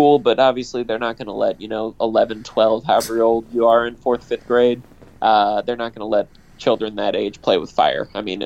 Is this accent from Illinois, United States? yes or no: yes; Illinois, United States; So, originally, I grew up over in Illinois, toward the St. Louis side of things, hence my love for natural light.